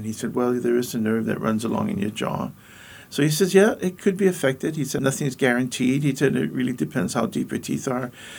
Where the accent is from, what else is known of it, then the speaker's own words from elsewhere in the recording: Hawaii, United States; I didn't wear shoes a lot. I lived growing up in Hawaii.